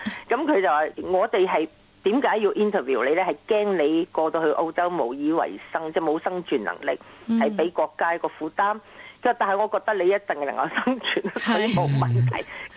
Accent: Macau; also born or lived in Hong Kong; now in Australia; 因为我喺香港出世，喺澳门大。

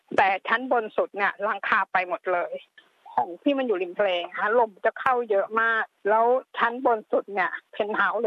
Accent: Bangkok, Thailand; ด้วยความที่พี่เป็นคนกรุงเทพไม่เคยเจอพายุแรงๆ

